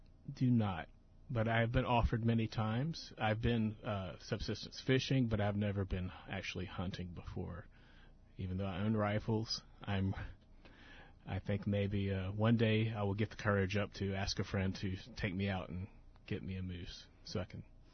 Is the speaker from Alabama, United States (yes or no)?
yes; Mobile, Alabama, United States; I grew up in Mobile, Alabama, which is in the Deep South